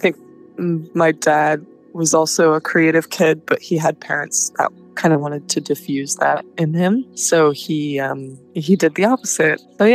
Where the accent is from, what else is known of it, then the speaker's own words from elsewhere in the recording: Oregon, United States; No, I'm from like a small town down in southern Oregon. It's very rural. It's kind of a hellhole, honestly.